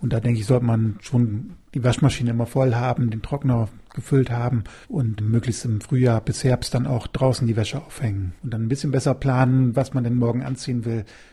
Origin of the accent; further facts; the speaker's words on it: Northern Germany, Germany; now in Düsseldorf, Germany; Wir kommen ja ursprünglich aus Norddeutschland, da ist es schon schlecht, ohne Auto sich fortzubewegen.